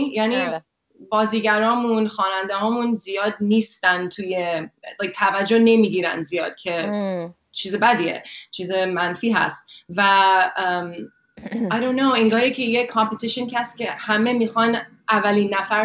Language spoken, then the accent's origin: Persian; United States; میتونم نظرم از این که تو آمریکا بزرگ شدم